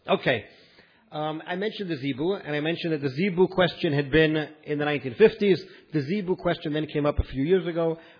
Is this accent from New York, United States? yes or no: yes; New York, United States; I grew up in New York. It was west of the Hudson and quite west.